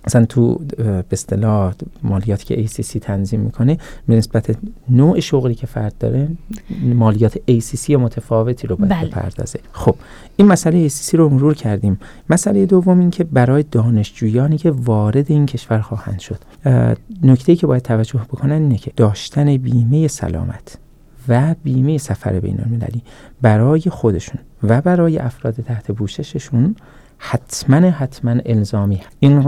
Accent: Iran; first language fa; now in New Zealand; چون من خودم ایرانی هستم، فارسی زبانم

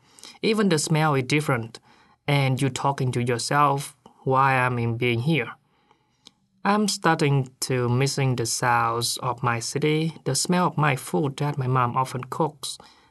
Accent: Vietnam; English is a second language; now in Christchurch, New Zealand; I'm from Vietnam. I'm an international student at IRA in Christchurch now.

